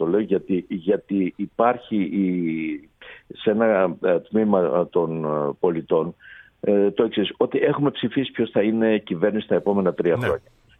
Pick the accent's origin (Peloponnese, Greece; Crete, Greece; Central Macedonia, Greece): Peloponnese, Greece; σήμερα, ξέρω εγώ, πήγα στην Αρκαδία, την πατρίδα μου.